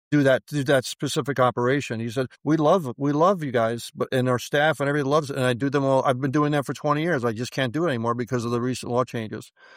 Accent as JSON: {"language": "English", "region": "New York", "country": "United States", "tie": "born there", "said": "I was born in New York, just outside New York City"}